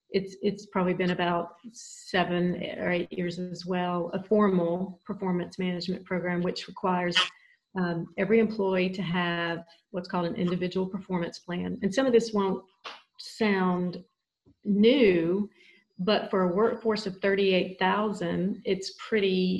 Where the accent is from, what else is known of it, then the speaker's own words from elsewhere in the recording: Nashville, Tennessee, United States; And even growing up in Nashville, when I told my parents I wanted to go to Tennessee Tech, of course they were thrilled because it was an in-state school